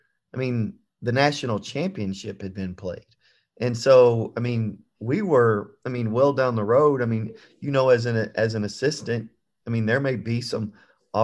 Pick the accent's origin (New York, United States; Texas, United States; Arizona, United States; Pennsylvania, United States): Texas, United States; Houston; We're both going to recruit Texas. We're both from Houston. We're very similar.